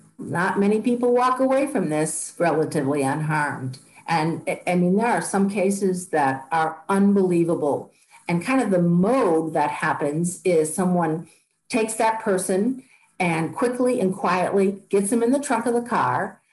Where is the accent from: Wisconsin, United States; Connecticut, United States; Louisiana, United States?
Wisconsin, United States; I grew up in Wisconsin, had a good work ethic, and always is motivated.